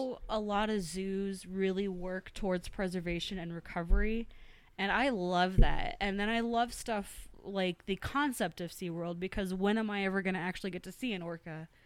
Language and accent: English; Texas, United States; when I grew up in Texas, they would have the tiger show at the State Fair of Texas.